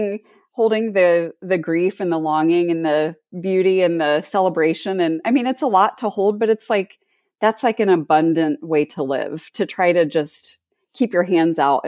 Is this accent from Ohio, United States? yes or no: yes; Ohio, United States; now in Goshen, United States; No, I grew up in Southwestern Ohio, like near Dayton.